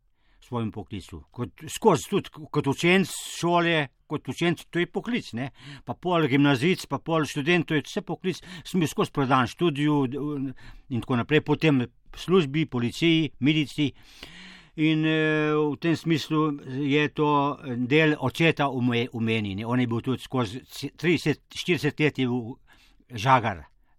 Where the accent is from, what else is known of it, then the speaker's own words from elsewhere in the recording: Volča, Upper Carniola, Slovenia; Tako smo tudi otroci se naučili, smo rekli, sem z doma z Volče.